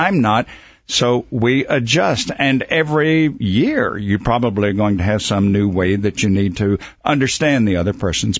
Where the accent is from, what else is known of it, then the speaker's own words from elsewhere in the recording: Mississippi, United States; also born or lived in Midwest; I didn't like the stereotype that people would have when they find out that originally I was from Mississippi.